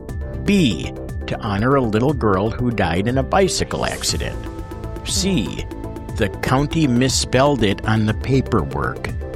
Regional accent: Wisconsin, United States; where I grew up in Wisconsin?

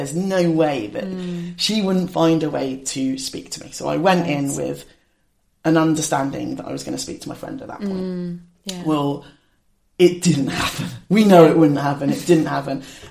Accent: Swindon, South West England, United Kingdom; born there; also born or lived in Nigeria; So I was born in Swindon. When I was about 18 months old, we went to Nigeria with my mum and my dad and my three older brothers.

